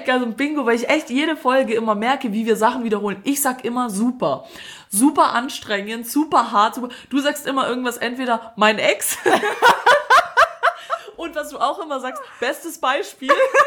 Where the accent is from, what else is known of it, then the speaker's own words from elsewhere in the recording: Zagreb, City of Zagreb, Croatia; Und die kommen in meine Heimatstadt Kroatien, Zagreb.